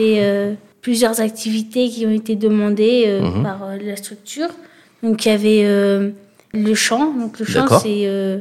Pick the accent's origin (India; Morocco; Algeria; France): France; Vichy, Auvergne-Rhône-Alpes; now in Moulins, France; Moi je suis originaire de Vichy. Actuellement je suis à Anima du coup depuis... le 23 septembre 2025.